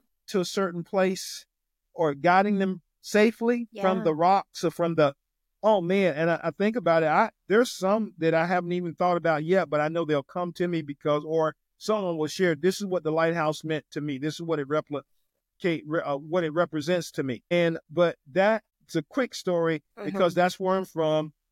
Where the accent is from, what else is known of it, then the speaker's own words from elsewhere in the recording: Virginia, United States; I'm coming from Virginia to Texas thing. But I'll give you a little bit about, the Tidewater, where I'm from originally.